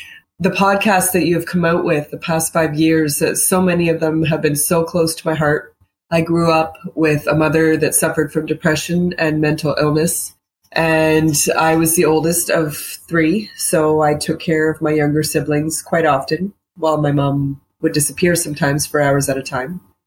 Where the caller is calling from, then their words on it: Ontario, Canada; I'm from Ontario, Canada.